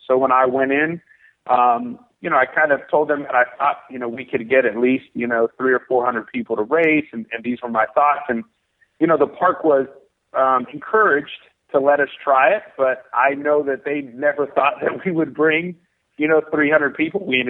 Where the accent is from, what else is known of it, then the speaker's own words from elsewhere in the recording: Houston, Texas, United States; Being that we're from Houston, if we're going to go trail race, other than Rocky Raccoon, which is up in Huntsville, it's about an hour away, we have to travel